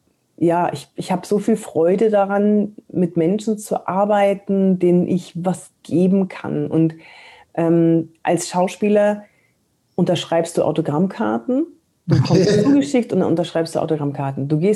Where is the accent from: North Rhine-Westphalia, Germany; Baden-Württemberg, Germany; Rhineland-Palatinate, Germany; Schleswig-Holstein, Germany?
North Rhine-Westphalia, Germany; Cologne; Ich komme aus Köln